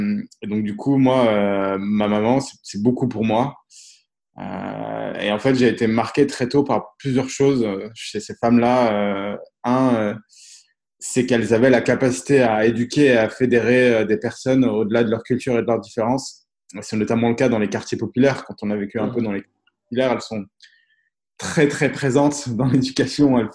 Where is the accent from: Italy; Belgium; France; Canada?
France; Thiers, Auvergne-Rhône-Alpes; j'ai 32 ans. Alors moi, j'ai grandi en Auvergne, dans une ville qui s'appelle Thiers. Je suis d'origine marocaine